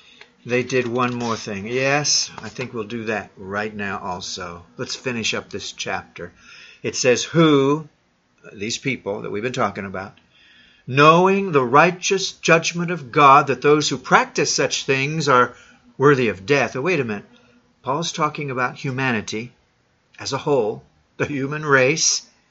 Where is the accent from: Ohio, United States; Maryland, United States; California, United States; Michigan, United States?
Ohio, United States; Columbus; now in Chicago, United States; Yeah, Chicago was in the top 15, my hometown now. Sadly, so was my original hometown, Columbus, Ohio, in the top 15 with the same as Chicago.